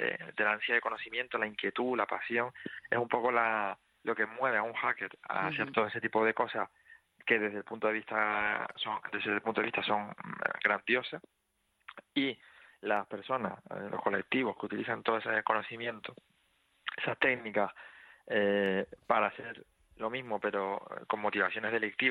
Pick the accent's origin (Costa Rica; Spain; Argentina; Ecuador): Spain; Canary Islands; Yo soy de origen hindú, lo que pasa es que soy canario. O sea, yo soy nacido en Canarias, uh-huh. De ascendencia hindú.